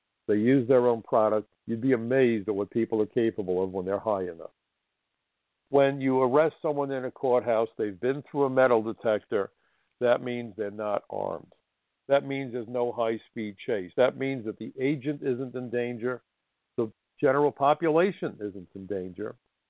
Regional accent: New York City, New York, United States; But as a New Yorker, it was a privilege to work with the NYPD.

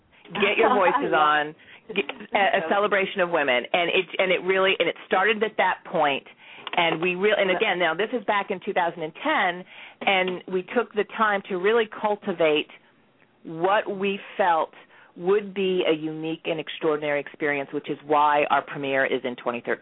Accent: the South, United States; now in New York City, United States; I grew up in the South, but I have called New York City my home. It'll be 17 years the end of January.

